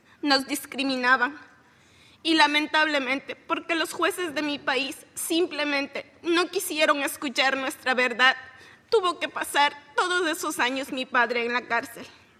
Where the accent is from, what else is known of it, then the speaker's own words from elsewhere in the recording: Salasaca, Tungurahua, Ecuador; Yo soy de Salasaca, para que se ubiquen rápidamente. Está a 3 horas al sur de Quito, en el centro del país, en la puerta a la Amazonía. Yo vengo de ahí.